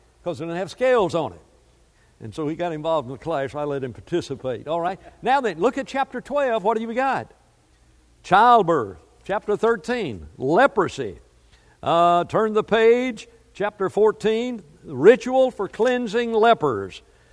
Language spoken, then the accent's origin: English; Alabama, United States; You know, I grew up in Alabama. They chewed tobacco too.